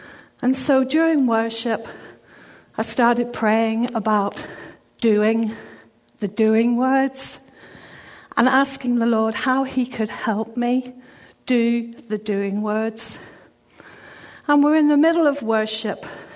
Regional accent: Ireland; If you don't know me, I'm from Ireland.

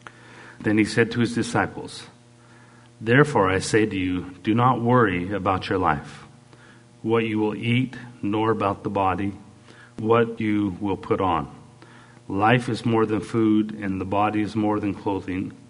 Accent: Canada; and I'm a Canadian boy, so we'd always have fun

